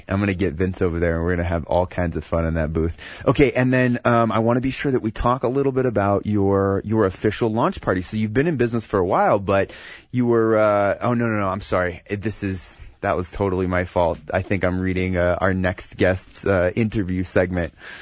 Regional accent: Albuquerque, New Mexico, United States; We're from Albuquerque. We care about our community, and we love it.

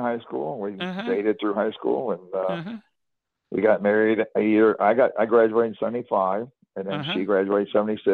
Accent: Florissant, Missouri, United States; also born or lived in Ferguson; I basically was in Florissant. I was raised basically from about second grade on up in Florissant all the way up.

